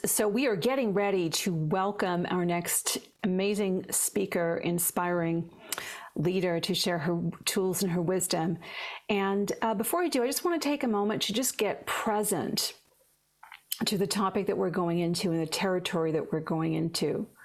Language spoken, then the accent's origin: English; Australia; now in United States; See, I've lived in the States for 20 years. As I hear your Aussie voice, you're going to start to call out the Aussie in me.